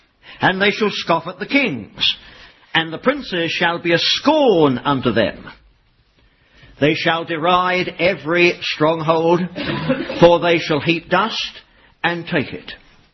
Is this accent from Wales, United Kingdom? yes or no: no; London, United Kingdom; Now, since I'm from the London area, I should probably say at the end, uck